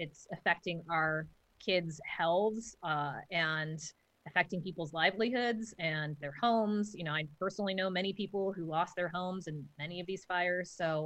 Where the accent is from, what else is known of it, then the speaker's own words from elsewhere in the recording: California, United States; I grew up in California, and it wasn't that we didn't have wildfires, but it's at a different scale now.